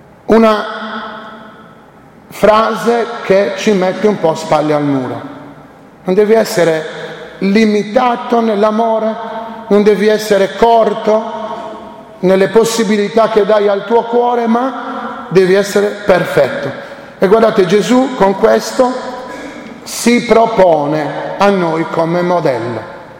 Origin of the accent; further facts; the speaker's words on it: Sardinia, Italy; Noi siamo sardi, abbiamo dietro di noi una certa cultura, un certo tipo di cultura.